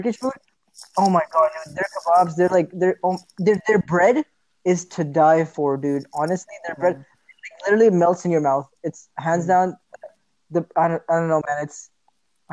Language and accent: English; Saudi Arabia; since I grew up in Saudi, I never really had like amazing food.